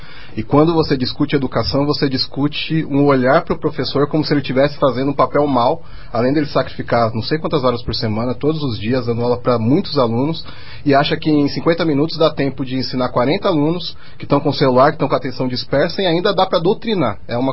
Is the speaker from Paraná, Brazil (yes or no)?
no; Osasco, São Paulo, Brazil; eu sou de Osasco, né, da periferia de Osasco